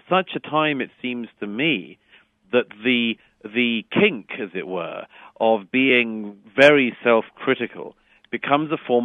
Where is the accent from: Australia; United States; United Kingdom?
United Kingdom; all my life in this country I've been treated as a Muslim and never once have I been told my rights as a British woman.